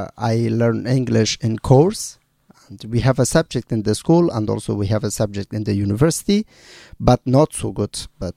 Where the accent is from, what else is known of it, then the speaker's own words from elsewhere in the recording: Baghlan, Afghanistan; English is a second language; I'm from Afghanistan. I'm from north of Afghanistan and exactly I'm from Baghlan province.